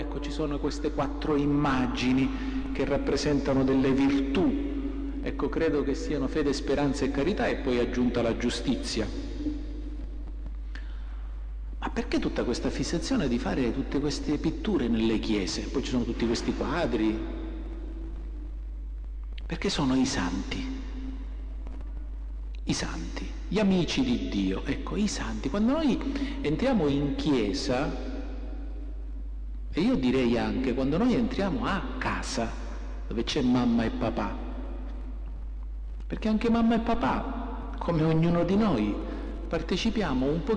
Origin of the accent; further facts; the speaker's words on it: Acireale, Sicily, Italy; Io sono di Acireale, lo sapete.